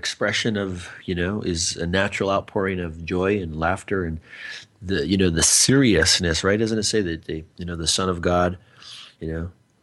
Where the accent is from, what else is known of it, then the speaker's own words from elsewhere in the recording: Arizona, United States; kind of growing up in the Arizona, which is kind of south, you know, a little bit of country, hard ass, you know, chewing tobacco and all that kind of stuff, right?